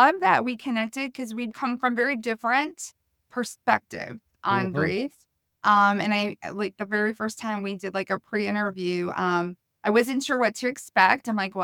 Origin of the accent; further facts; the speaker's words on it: Chicago, Illinois, United States; English is a second language; And I come from Chicago. Both of my parents were immigrants. My dad was from Lithuania. My mom was from Germany. I actually didn't speak English, even though I was born in Chicago, until I was 5 years old.